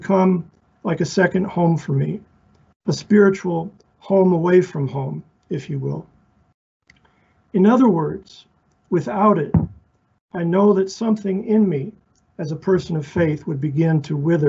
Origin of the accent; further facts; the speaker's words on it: Lexington, Kentucky, United States; As a Catholic growing up in the South, this is when I used to have hair. One of my grade school pictures from Christ the King Church in Lexington, Kentucky.